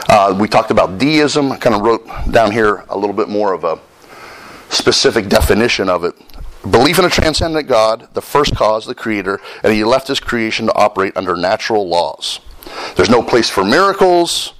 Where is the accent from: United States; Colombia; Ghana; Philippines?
United States; Pennsylvania; They went to a couple of places in where I grew up in Pennsylvania.